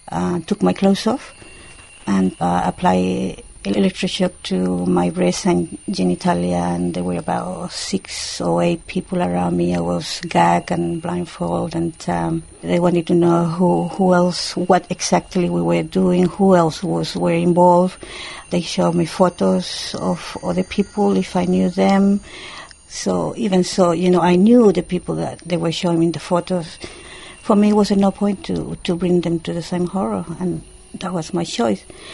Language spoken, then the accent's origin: English; Chile; I come from Chile.